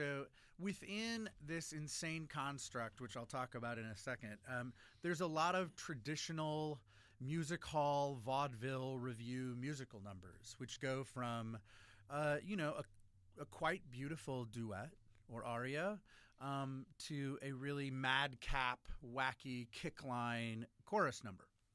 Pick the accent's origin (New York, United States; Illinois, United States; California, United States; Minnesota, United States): Illinois, United States; Champaign; Well, I'm originally from East Central Illinois, down in Champaign, Urbana.